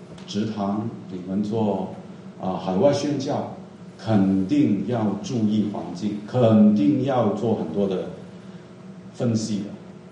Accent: Hong Kong; first language Cantonese; Chinese is a second language; also born or lived in Singapore; 我是香港背景的，在香港出生的啊，后来去了新加坡读书啊，所以英文还可以。国语是我的第三语言啊，母语当然是广东话啊，然后英文呢，然后国语啊

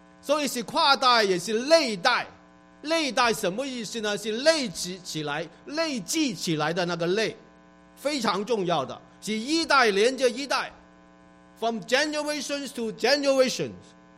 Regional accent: China; 可是我们是中国人也要保守啊，继续讲好我们的中国话，我们的普通话，讲好之后掌握双语

